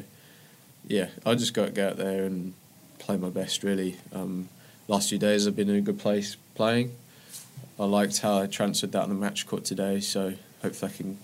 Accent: United Kingdom; It's always nice to be British number one, of course.

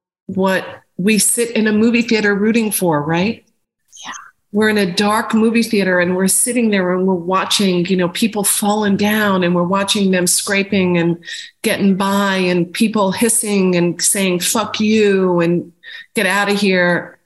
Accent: New York, United States; so I grew up out on Long Island, you know, very kind of unstable for a while. We lived, you know, in the suburbs.

